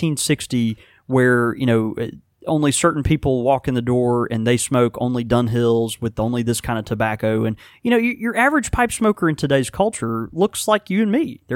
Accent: Houston, Texas, United States; born there; Of course, I was born in Houston, Texas.

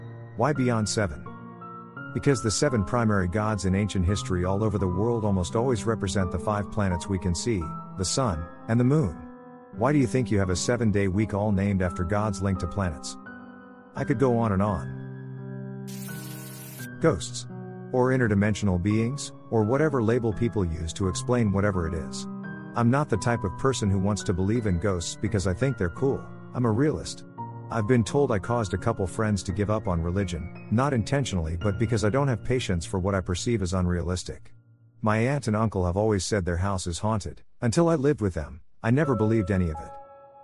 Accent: Philippines; I'm Filipino

